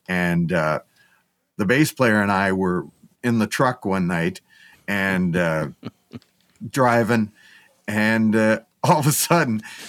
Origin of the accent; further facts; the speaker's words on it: Grand Forks, North Dakota, United States; Channel 10 in Grand Forks, North Dakota, my hometown, before it was Channel 11, used to do a TV show.